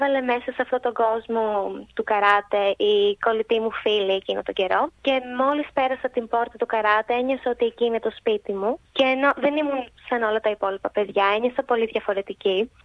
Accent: Chalkida, Central Greece, Greece; moved away as an adult; now in Australia; Η καταγωγή μου είναι από την Εύβοια και συγκεκριμένα από τη Χαλκίδα.

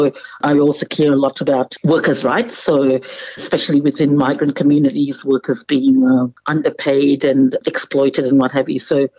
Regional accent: Zambia; also born or lived in Jaffna, Sri Lanka / Zimbabwe; now in Australia; Yes, I am Sri Lankan Tamil. I was born in Jaffna. My mother is from Manar and my father is from Point Pitu. But my family left Sri Lanka in 1977, and I grew up in Zambia

